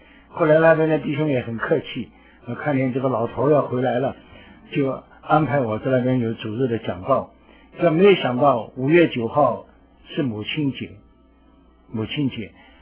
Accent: central Taiwan, Taiwan; 我经过台湾中部的时候，我老家的中部的时候，

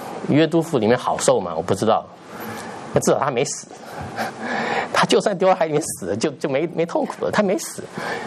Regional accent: Taipei, Taiwan; 我不是南部的人，我是北部的天龙国的，

